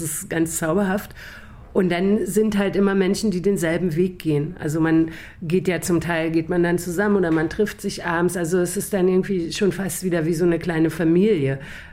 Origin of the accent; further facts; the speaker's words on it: East Germany, Germany; Ich bin in der DDR groß geworden, streng atheistisch und habe mich irgendwie Anfang 2000 taufen lassen